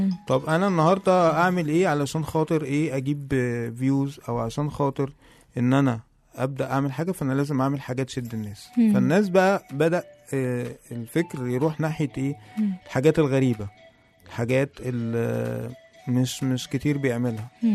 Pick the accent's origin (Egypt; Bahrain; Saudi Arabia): Egypt; الموضوع للاسف بقى منتشر جدا لان احنا عندنا في مصر طبيعه الامر ان احنا بنحب نقلد